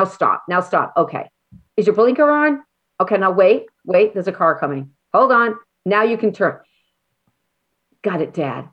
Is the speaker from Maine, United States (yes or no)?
yes; Maine, United States; accent: Maine; I just want to say, you're probably going to get my Maine accent when every time I say father.